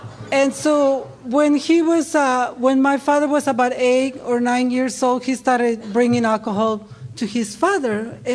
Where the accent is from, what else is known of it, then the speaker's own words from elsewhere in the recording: Ensenada, Baja California, Mexico; accent: strong Mexican; now in Seattle, United States; I am from Mexico, Ensenada, Baja California, not too far from here. And that's where my strong accent comes from. It doesn't go away. I've been here for a long time. But I live in Seattle.